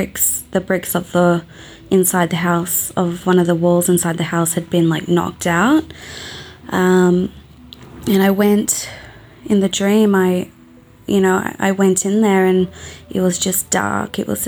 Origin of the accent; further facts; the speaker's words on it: Australia; I'm from Australia.